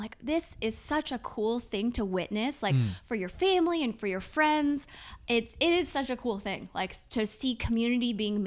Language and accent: English; United States; I grew up in the States. I was born in the States.